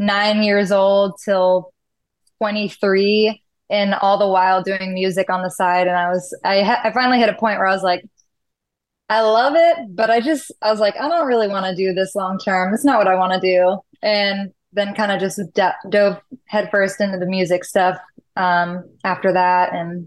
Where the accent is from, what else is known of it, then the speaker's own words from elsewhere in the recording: Franklin, Tennessee, United States; also born or lived in Chicago; now in Los Angeles, United States; Yeah, I live in North Hollywood, but I'm originally born in Chicago and then raised in Nashville. And I grew up in a little town called Franklin, Tennessee, that's like 20 minutes south.